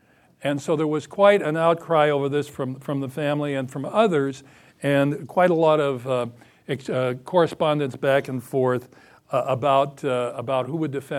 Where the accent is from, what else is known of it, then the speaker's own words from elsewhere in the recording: Fairbanks, Alaska, United States; even though I grew up in Fairbanks